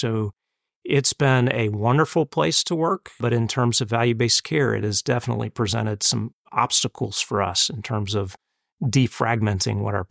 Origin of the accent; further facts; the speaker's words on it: North Carolina, United States; So I grew up in Eastern North Carolina, a little town, about 11,000 people.